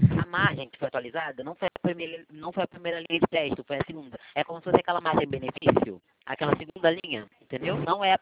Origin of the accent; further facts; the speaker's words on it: Rio de Janeiro, Brazil; Eu sou do Rio de Janeiro